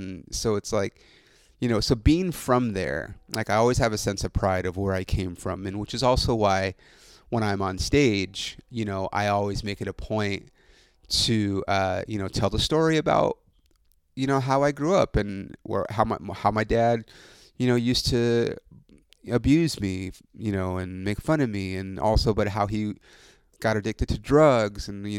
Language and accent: English; Ontario, Canada; I grew up in Ontario.